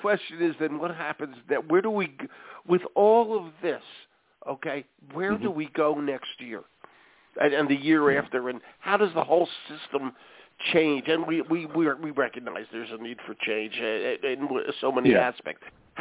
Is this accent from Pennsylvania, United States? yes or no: yes; Philadelphia, Pennsylvania, United States; I'm from Philadelphia originally, so we it's a genetic thing, okay?